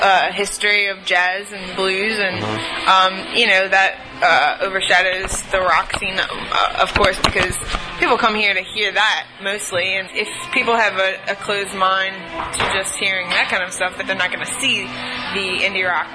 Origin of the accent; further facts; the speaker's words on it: Chalmette, Louisiana, United States; also born or lived in New Orleans; Yeah, actually, I was born in New Orleans, but raised in Chalmette, Louisiana, uh-huh. Which is, you know, probably 15, 20 minutes from actual New Orleans.